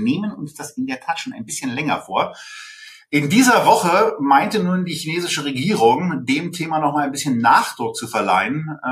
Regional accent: Berlin, Germany; als Berliner

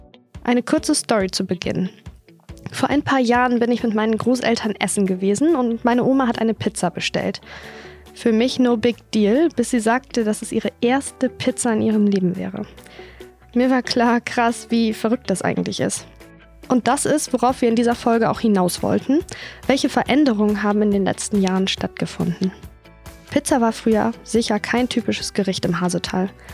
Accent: Haselünne, Lower Saxony, Germany; born there; ich bin 26 Jahre alt und Regionalmanagerin beim Zweckverband Erholungsgebiet Hasetal. Ich bin hier in Haselünne geboren, war dann für meine Ausbildung in Dortmund und bin jetzt zurückgekommen und ich möchte auch hier bleiben.

